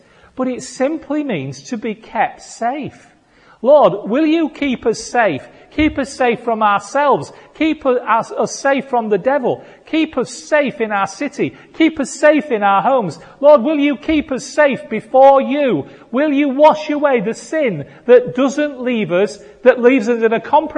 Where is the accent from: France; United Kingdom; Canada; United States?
United Kingdom; You know, we are so stuck up as British people. We really are. You know, I grew up feeling terribly embarrassed for being British.